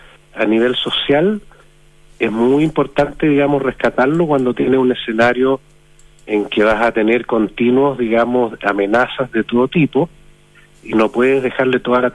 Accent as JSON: {"language": "Spanish", "town": "Arica", "region": "Arica y Parinacota", "country": "Chile", "said": "yo soy de Arica. En Arica"}